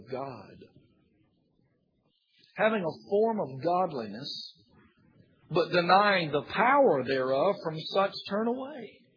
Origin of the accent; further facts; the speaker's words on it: Alabama, United States; I'm from Alabama. I'm a Tide man, all right?